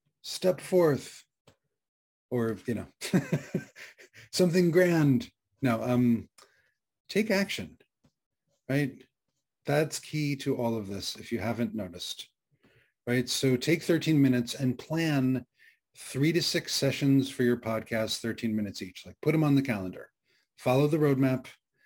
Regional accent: Brooklyn, New York, United States; I'm from Brooklyn. I can say that.

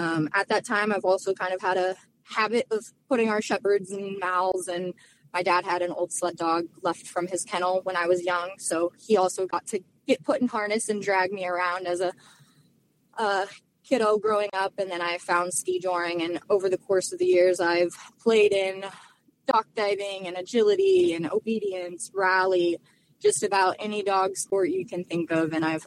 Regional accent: Palmer, Alaska, United States; I am from Palmer, Alaska.

